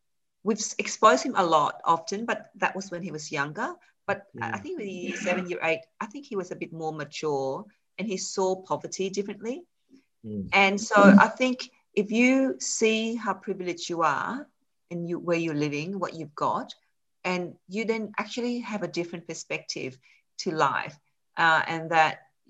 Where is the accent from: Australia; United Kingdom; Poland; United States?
Australia; Fairfield, New South Wales; where I was growing up in Fairfield, it was very culturally diverse. There were a lot of migrants and refugees being resettled